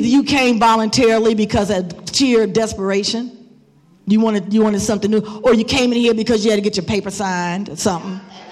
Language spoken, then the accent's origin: English; Cincinnati, Ohio, United States; I'm from the Cincinnati area. And so I came here to get clean.